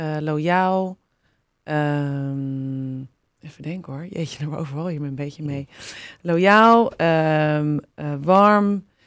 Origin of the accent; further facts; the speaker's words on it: Noordwijkerhout, South Holland, Netherlands; also born or lived in Leiden; Mijn wieg staat in Noordwijk-Aroud. Nou, ik ben in Leiden geboren, maar in Noordwijk-Aroud opgegroeid. Hele geweldige, fijne jeugd gehad. En toch wel opgegroeid op de tulpenkwekerij van … aan de Herenweg in Noordwijk-Aroud.